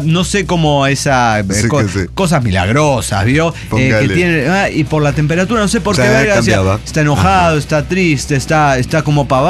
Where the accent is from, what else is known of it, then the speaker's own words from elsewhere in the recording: Bolivia; soy la ordenadora de Bolivia